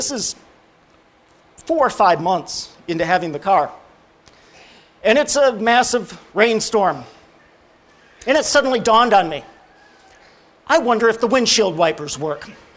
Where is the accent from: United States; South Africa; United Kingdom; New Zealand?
United Kingdom; Scotland; when he said new, I'm also Scottish, so there's no way I'm getting a new car